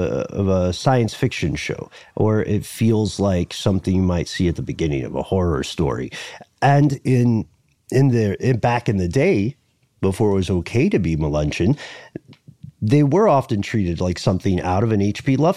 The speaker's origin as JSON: {"language": "English", "town": "Los Angeles", "region": "California", "country": "United States", "said": "\"Okay, I'm from Los Angeles, bro. I don't know what you want me to tell you.\""}